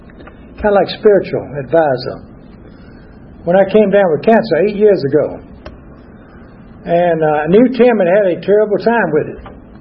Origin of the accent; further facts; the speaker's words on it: Winder, Georgia, United States; born there; I was born in Winder, down in Barrett County. Remember Winder? Back in 1938.